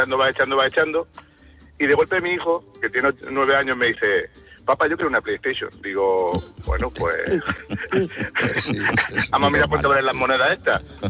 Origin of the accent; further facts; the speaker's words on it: Granada, Andalusia, Spain; now in Barcelona, Spain; porque yo soy de Granada, pero vivo en Barcelona